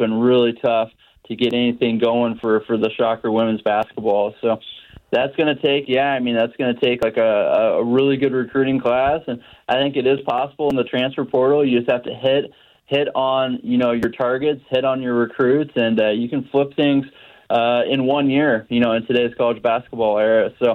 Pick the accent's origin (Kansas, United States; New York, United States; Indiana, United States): Kansas, United States; Wichita; Oh, man, I just, you know, I grew up in Wichita.